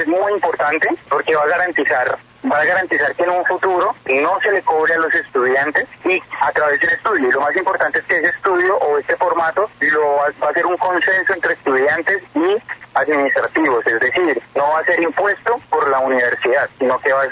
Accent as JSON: {"language": "Spanish", "country": "Colombia", "said": "Debemos reinventarnos como país, debemos salir adelante como colombianos"}